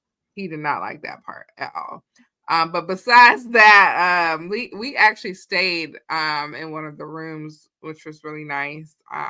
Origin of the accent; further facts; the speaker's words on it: Springfield, Missouri, United States; my family and I, we went to my hometown in Springfield, Missouri